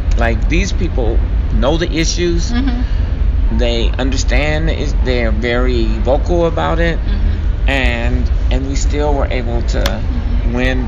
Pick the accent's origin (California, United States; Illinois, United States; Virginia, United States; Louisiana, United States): Illinois, United States; Chicago; now in Minneapolis, United States; Born and raised in Chicago, though. I do want to, that's my hometown. I love Chicago. Chicago shaped me.